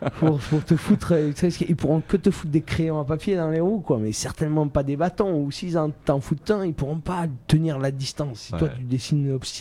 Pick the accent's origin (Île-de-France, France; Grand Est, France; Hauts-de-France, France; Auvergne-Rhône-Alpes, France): Auvergne-Rhône-Alpes, France; Thonon-les-Bains; je suis né à Thonon-les-Bains et jusqu'à 11 ans j'ai grandi là-bas.